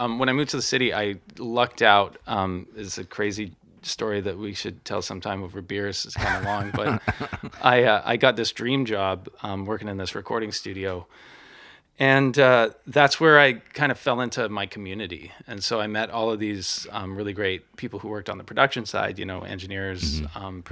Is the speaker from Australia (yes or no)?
no; Edmonton, Alberta, Canada; now in New York, United States; And yeah, I'm a Canuck, and I grew up mainly in a city called Edmonton in northern Alberta, played music all my life.